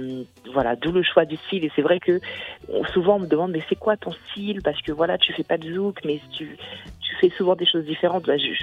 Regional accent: Guadeloupe, France; also born or lived in Antony, France; Maintenant, ma famille est rentrée aux Antilles, donc on était très, très jeunes. Moi, j'avais 2 ou 3 ans. Et donc, j'ai grandi là-bas, j'ai fait toute ma scolarité là-bas.

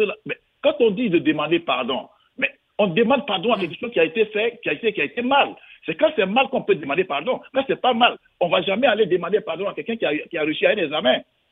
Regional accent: Côte d’Ivoire; Nous tous, nous sommes des Ivoiriens

